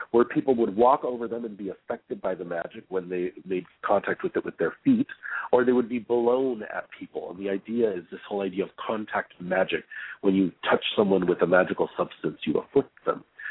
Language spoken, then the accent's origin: English; United States; I'm American and I also have this other religious practice that I do that comes from the same origin.